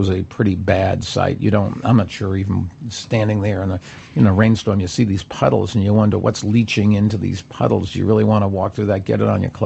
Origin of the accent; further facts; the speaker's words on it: Massachusetts, United States; I come from Massachusetts.